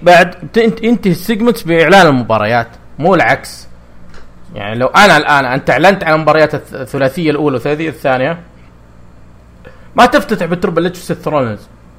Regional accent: Saudi Arabia; بيحطون مباريات عندنا في السعوديه

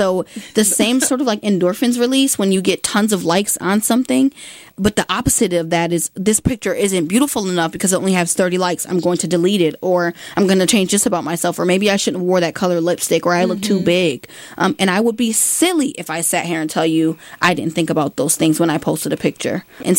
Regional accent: West Haven, Connecticut, United States; I'm from West Haven, but close to New Haven.

